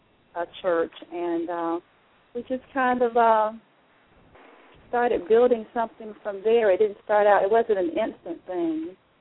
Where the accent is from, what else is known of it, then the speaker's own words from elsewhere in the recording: Raleigh, North Carolina, United States; I am from Raleigh, North Carolina.